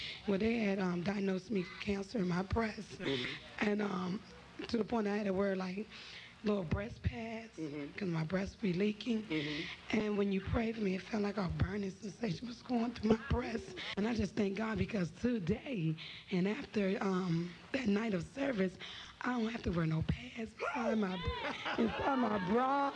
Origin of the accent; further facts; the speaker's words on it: Washington, District of Columbia, United States; born and raised in Washington, D.C.